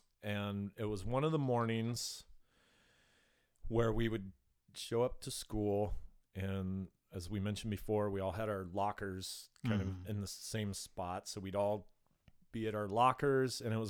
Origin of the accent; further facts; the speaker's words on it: Yelm, Washington, United States; because where we grew up in Yelm is pretty rural, very rural.